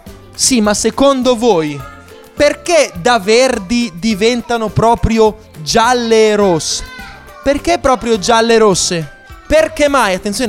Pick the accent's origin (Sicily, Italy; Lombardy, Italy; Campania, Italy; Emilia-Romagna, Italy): Lombardy, Italy; io vengo dalla Brianza